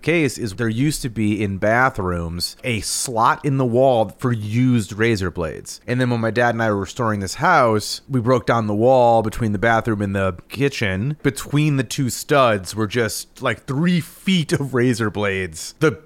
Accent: East Coast, United States; I am from the East Coast.

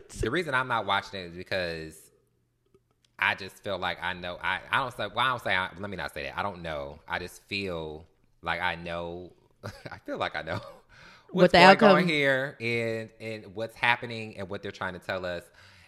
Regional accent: Detroit, Michigan, United States; Girl, I'm from Detroit, honey. I always make sure I'm watching with my third eye.

